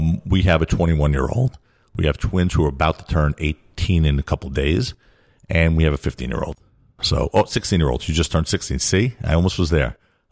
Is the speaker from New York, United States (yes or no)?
yes; Brooklyn, New York, United States; But on the other hand, I grew up in Brooklyn.